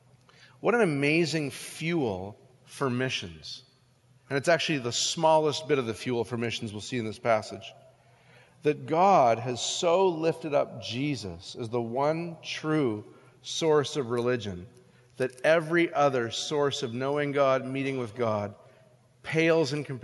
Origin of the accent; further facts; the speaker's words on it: Western Canada, Canada; Now, I'm from Western Canada, so I'm a little bit of a mountain snob.